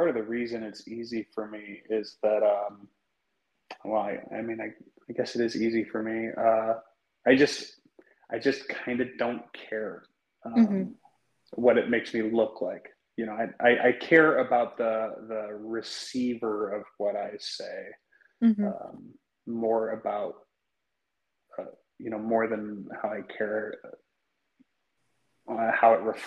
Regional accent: Oregon, United States; also born or lived in Los Angeles; now in Texas, United States; I am currently located in Texas, and that's by way of 23 years in Los Angeles. And then I was born and raised in Western Oregon.

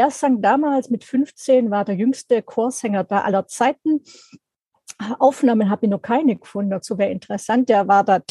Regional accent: Southern Germany, Germany; deshalb bin ich eben auch in Süddeutschland aufgewachsen.

